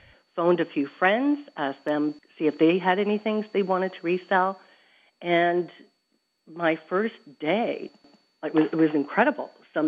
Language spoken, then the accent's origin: English; West Palm Beach, Florida, United States; We're from West Palm Beach.